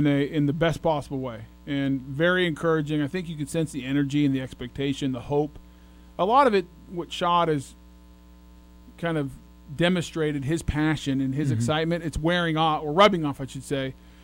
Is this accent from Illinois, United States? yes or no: no; Colorado, United States; I mean, I guess it's different growing up in Colorado, going to USC.